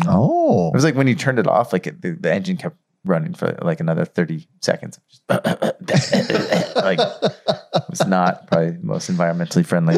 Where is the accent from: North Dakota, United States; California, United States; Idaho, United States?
California, United States; San Diego; one of the first photos I show to the team is me as a 5-year-old selling lemonade in front of our house.